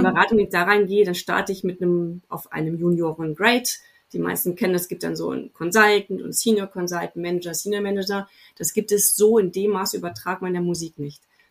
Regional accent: Germany; Und das war mir als Deutsche doch sehr fremd.

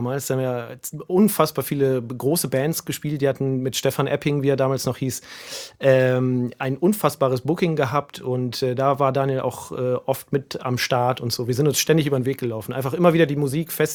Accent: Lingen, Lower Saxony, Germany; born or raised there

